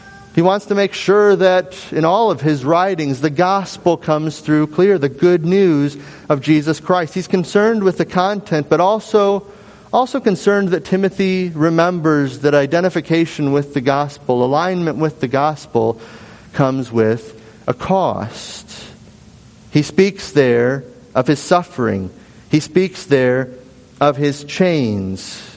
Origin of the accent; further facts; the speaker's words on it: Illinois, United States; growing up as an American boy here in central Illinois